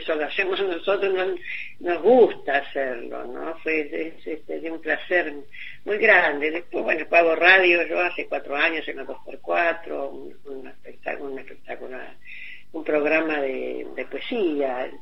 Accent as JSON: {"language": "Spanish", "town": "Villa Ballester", "region": "Buenos Aires Province", "country": "Argentina", "tie": "born there", "said": "Yo nací en una casa en Villa Ballester, un jardín con árboles, con higos. Con granadas, con ciruelos y todo eso, era mi casa."}